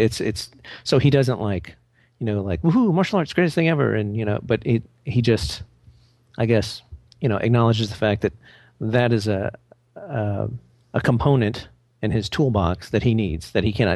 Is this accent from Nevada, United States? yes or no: no; Arkansas, United States; But growing up, you know, being here in Texas and growing up in Arkansas and whatnot